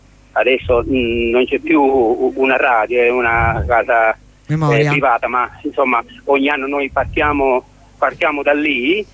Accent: Castellammare del Golfo, Sicily, Italy; sono un compagno di Peppino, non sono di Cini, sì, sono di Castellammare del Golfo

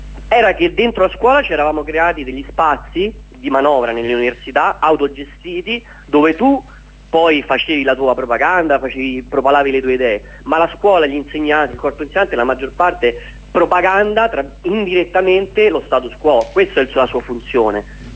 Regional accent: Rome, Lazio, Italy; now in Milan, Italy; In realtà mi seguo da Milano, sono di Roma, mi seguo da Milano in streaming

